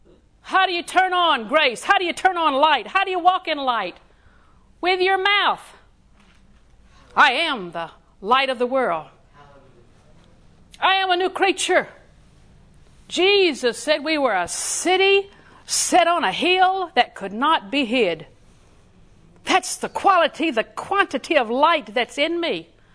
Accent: Auburndale, Florida, United States; One day, when we first moved to Lakeland, I was raised in Auburndale.

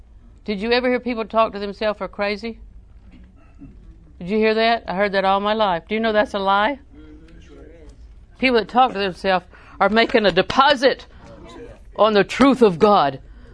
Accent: Auburndale, United States; And I'm from Auburndale, and it's no more, I heard, but Max Beach was the big deal.

